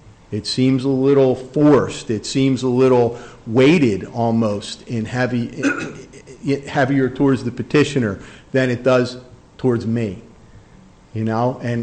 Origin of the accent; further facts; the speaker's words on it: New Jersey, United States; now in Virginia, United States; I don't know if you can tell by my accent, but I'm not a native Virginian. I was born and raised in New Jersey.